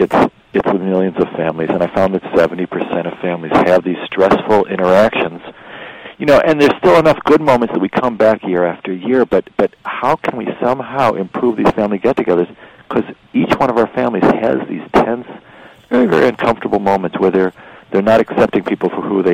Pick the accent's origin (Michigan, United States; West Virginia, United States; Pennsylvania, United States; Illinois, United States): Michigan, United States; I mean, my older sister, I'm from Michigan, and my older sister is always going to be my older sister.